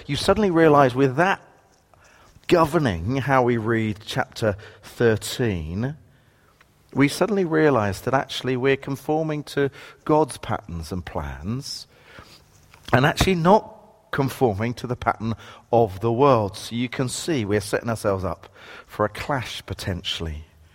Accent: Romford, London, United Kingdom; there were riots in my hometown of Romford.

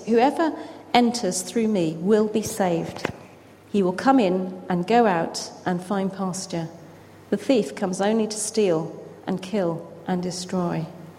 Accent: Gloucester, South West England, United Kingdom; Bishop Hooper was burnt at the stake in Gloucester, which is my hometown.

